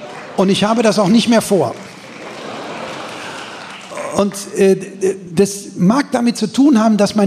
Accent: North Rhine-Westphalia, Germany; Ich bin im Ruhrgebiet aufgewachsen, das heißt in einer Gegend, wo Arbeit geradezu gottgleich verehrt wird. Und ich bin jetzt 51 Jahre alt

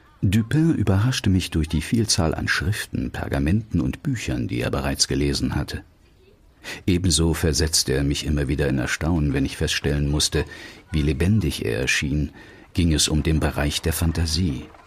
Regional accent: France; dass es eben die in meiner Heimat berühmte Selbstbezogenheit eines Franzo

